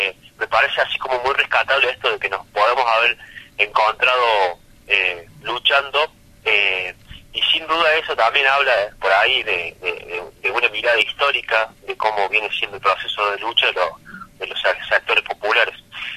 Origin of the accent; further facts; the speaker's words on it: Villa Allende, Córdoba, Argentina; yo en ese momento era vecino de Alberdi, enamorado de Alberdi, yo en realidad soy de Villa Allende, de Arguello, ahora estoy viviendo acá en la Sierra